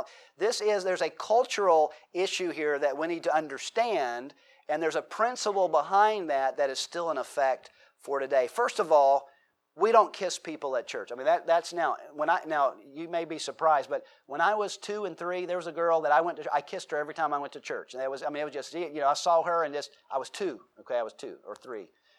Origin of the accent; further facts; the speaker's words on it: United States; I think I'd be rude and then say, I'm sorry, I'm an American.